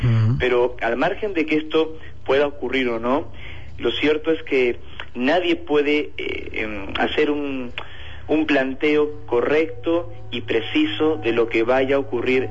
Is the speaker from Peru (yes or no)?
yes; Peru; now in Argentina; Sí, como sabes, nací en Perú, crecí allí